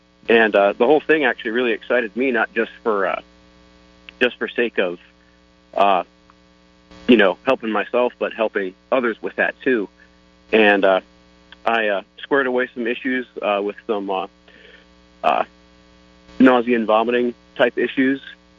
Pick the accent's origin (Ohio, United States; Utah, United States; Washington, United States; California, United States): Ohio, United States; I grew up in Ohio, and I'm actually back there.